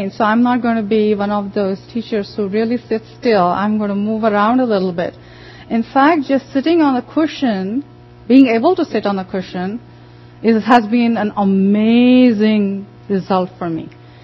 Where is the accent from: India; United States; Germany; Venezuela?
India; I, of course, grew up sitting down on the floor all the time because I grew up in India.